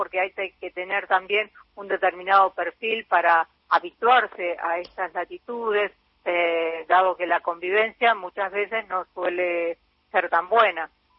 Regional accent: 25 de Mayo, Buenos Aires Province, Argentina; now in Tandil, Argentina; Yo soy de la ciudad de 25 de Mayo, ahí en el, casi en el centro de la provincia de Buenos Aires, pero hace mucho tiempo que vivo en Tandil.

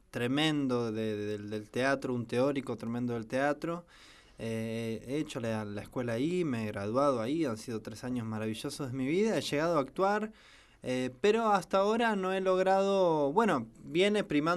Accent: Buenos Aires, Argentina; also born or lived in La Banda; es que sí he vivido prácticamente toda mi infancia en Buenos Aires

